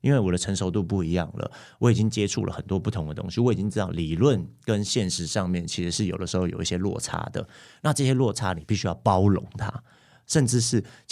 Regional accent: Malaysia; now in Taiwan; 因为我是一个外国人，其实我是马来西亚籍，所以我本来大致上也预期自己不会来台湾工作

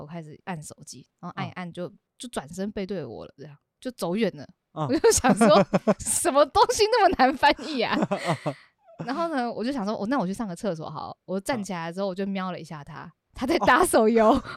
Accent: Taiwan; 我们是台湾来的这样，我们就英文讲，就说啊 from 台湾

